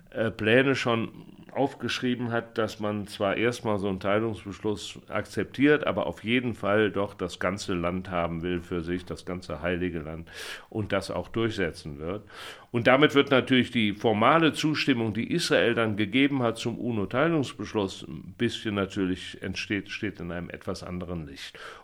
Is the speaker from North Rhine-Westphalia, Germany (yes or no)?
yes; Cologne, North Rhine-Westphalia, Germany; born there; Ich bin aus Köln geboren.